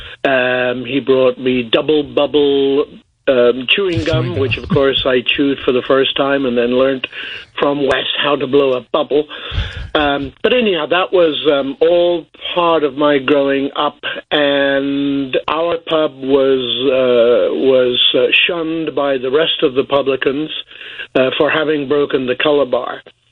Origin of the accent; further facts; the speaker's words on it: Boston, East Midlands, United Kingdom; I grew up in England, and I was... my family were living in Boston, England, which is the town, which is the forefather of Boston, United States.